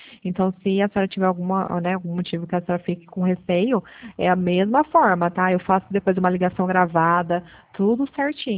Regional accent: Pirassununga, São Paulo, Brazil; Eu sou de Pirassununga, interior de São Paulo, terra

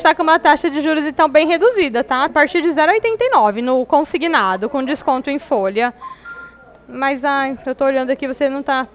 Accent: Ribeirão Preto, São Paulo, Brazil; Não, eu sou de Ribeirão Preto.

